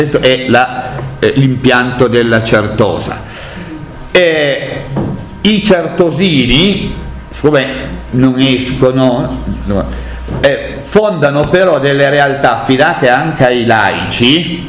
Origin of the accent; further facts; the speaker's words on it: Morozzo, Piedmont, Italy; io sono di Morozzo